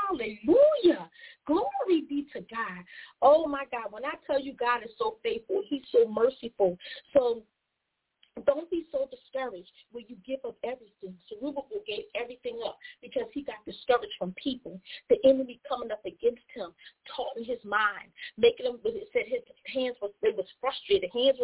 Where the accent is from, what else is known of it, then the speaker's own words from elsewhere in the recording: Philadelphia, Pennsylvania, United States; Look, I'm from Philly, so I want to hold your steak.